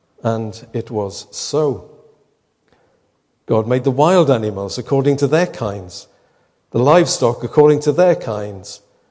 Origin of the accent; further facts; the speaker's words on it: Llangyfelach, Wales, United Kingdom; Jan and I used to live in Gos Aenon, and I was brought up in Llangefelach, and when we married, we moved to Gos Aenon.